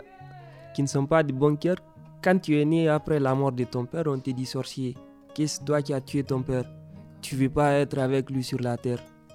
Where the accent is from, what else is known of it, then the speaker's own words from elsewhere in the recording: Kankan, Kankan Region, Guinea; born there; … Je suis né à Cancan en 2001, le 28 11e mois.